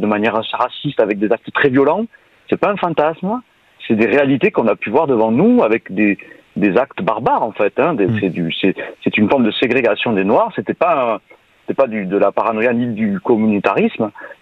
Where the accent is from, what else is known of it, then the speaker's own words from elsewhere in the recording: France; on est français